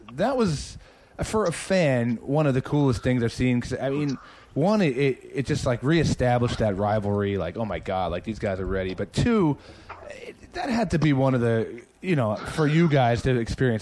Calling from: New Jersey, United States; That's it. Yeah. I'm calling you from Jersey.

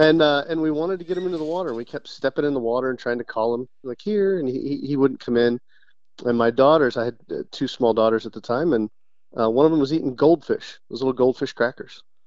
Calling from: Jacksonville, North Carolina, United States; Jacksonville, North Carolina.

